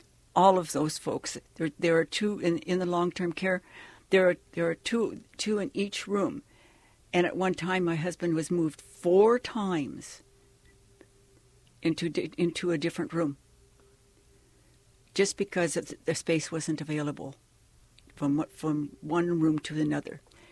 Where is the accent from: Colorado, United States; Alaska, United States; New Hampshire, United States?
Alaska, United States; Craig; born there; also born or lived in Wrangell; he ended up in Craig, where of course I was born in Craig, Alaska. And I needed to go to high school. They didn't have a high school in Craig because it was just a small community.